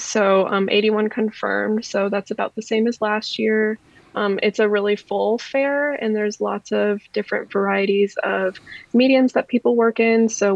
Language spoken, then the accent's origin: English; Chesterton, United States; I'm based in Chesterton. I've lived in Chesterton basically my whole life